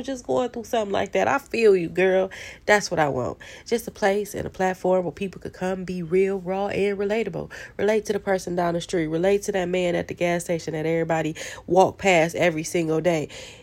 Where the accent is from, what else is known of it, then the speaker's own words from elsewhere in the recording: Detroit, Michigan, United States; Born and raised in Detroit, Michigan, West Side.